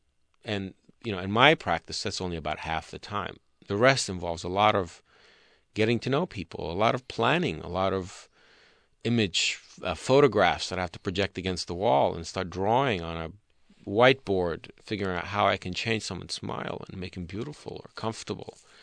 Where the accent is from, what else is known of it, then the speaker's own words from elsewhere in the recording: Saudi Arabia; born there; first language Turkish; English is a second language; Well, I was born with speaking Turkish because my family is Turkish. But I was born in Saudi Arabia to a Turkish family, so I spoke Arabic.